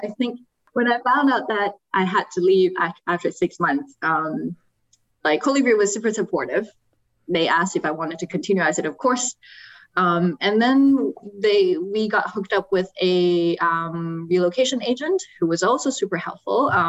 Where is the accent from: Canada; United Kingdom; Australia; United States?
Canada; also born or lived in Taiwan / South Africa; Before that, I was in Canada. So I grew up in Canada, but I was born in Taiwan.